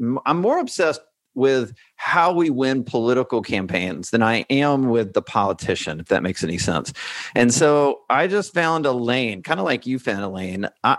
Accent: Alabama, United States; I grew up in Alabama, and all I really cared about growing up was college football.

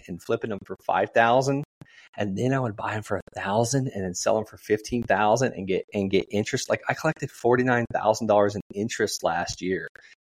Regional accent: Florida, United States; Because I didn't understand, I'm from Florida.

